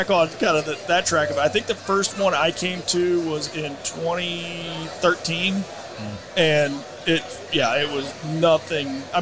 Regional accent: Illinois, United States; where I grew up in Illinois, I don't know if I knew three guys that had turkey hunting.

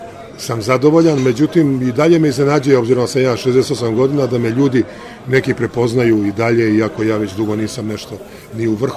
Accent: Belgrade, Serbia; ja sam iz Republike Srpske, isto moj otac, da tako kažem, ja sam rođen i Beograđanin, moj otac je sa Sokoca, znači Romanija, a od majka mi iz Rogatice, isto Republika Srpska, isto pod Romanija.

